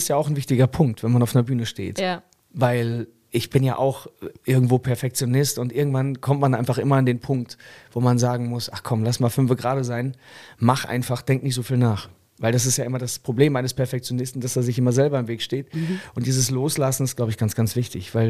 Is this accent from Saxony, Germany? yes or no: no; Sendenhorst, North Rhine-Westphalia, Germany; Da gab es so einen Blumenladen bei uns in der Stadt Sendenhorst, wo ich herkomme.